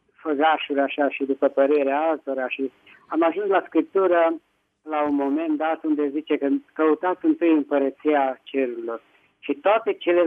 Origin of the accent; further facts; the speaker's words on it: Petroșani, Hunedoara County, Romania; din Petroșani.